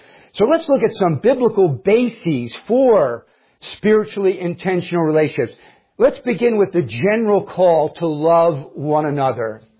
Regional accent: New Jersey, United States; We're all from New Jersey, right? So we like things straight. I grew up just 11 miles from here, so I am a New Jersey person at heart

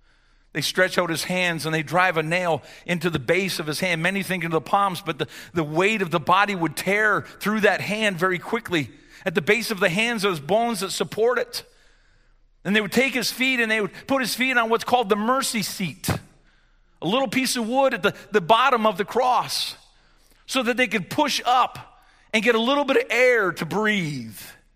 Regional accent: Canada; listen, I'm Canadian. But I want to thank you for your service.

